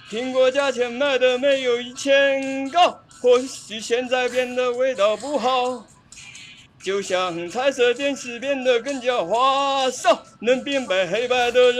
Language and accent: Chinese; Anhui, China; 我是安徽的，我就是。